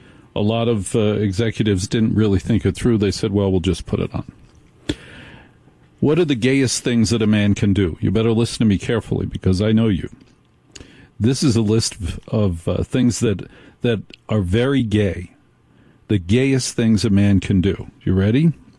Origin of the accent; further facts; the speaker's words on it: Northeast, United States; and I was raised in the Northeast.